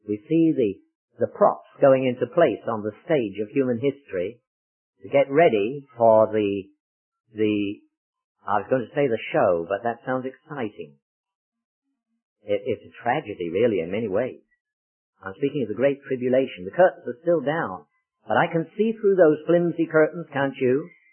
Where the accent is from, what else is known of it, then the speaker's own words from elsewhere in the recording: England, United Kingdom; accent: English; now in Canada; we come from Canada, just about 200 miles north of Toronto. And you can tell by my accent, or some people call it an accident, that I really come from the old country, from England.